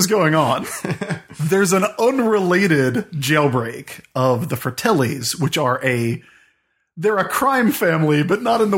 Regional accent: South Carolina, United States; I grew up in South Carolina, so Charleston has a lot of piracy

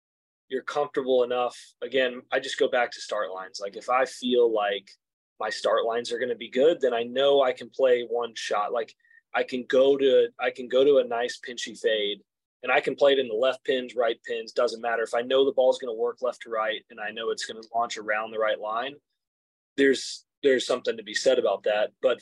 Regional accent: Texas, United States; maybe growing up in Texas in the wind and stuff, you just never really had the opportunity to hit a dome shot, a straight shot.

